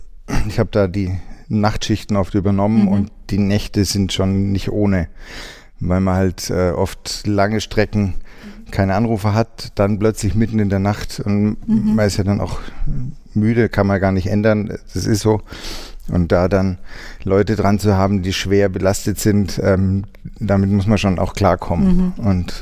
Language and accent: German; Rothenburg ob der Tauber, Bavaria, Germany; born there; ich habe in Rothenburg ob der Tauber geheiratet, da komme ich hierher, bin ich geboren und im Rathaus.